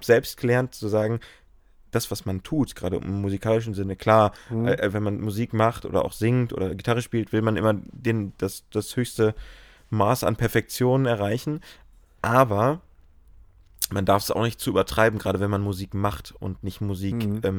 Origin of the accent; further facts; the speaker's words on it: North Germany, Germany; So, also, ja, okay, ich bin Norddeutscher.